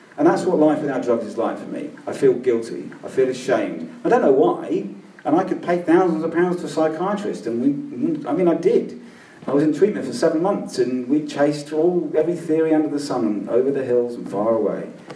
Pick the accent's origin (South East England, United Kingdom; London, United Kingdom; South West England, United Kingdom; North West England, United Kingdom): London, United Kingdom; Hampstead; born there; I was born in Hampstead.